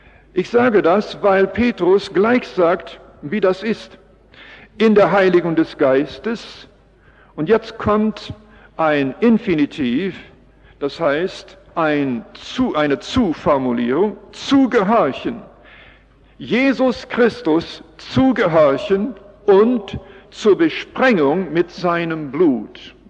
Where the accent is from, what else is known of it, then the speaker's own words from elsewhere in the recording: Canada; German is a second language; now in Germany; Ich komme aus Kanada. Ich bin aber schon sehr lange hier und seit 1954 sind wir Bewohner Europas in verschiedenen Ländern, jetzt schon in dem dritten Land